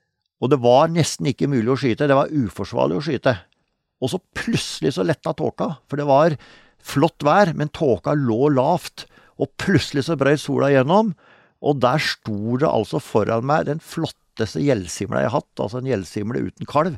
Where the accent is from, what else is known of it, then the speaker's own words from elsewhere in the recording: Vestfold og Telemark, Norway; ble vårt samlingssted i sørøstlige delen av Hardangervidda, altså nord for Møsvann, så det var egentlig der jeg vokste opp.